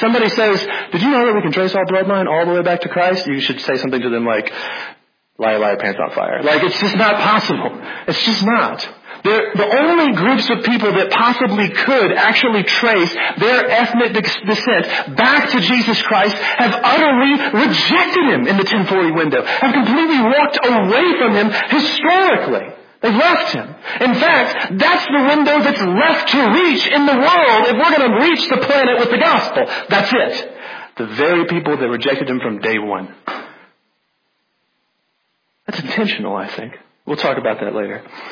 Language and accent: English; Louisiana, United States; I'm from North Louisiana, I'm sorry. Every now and then it just flies out of my mouth.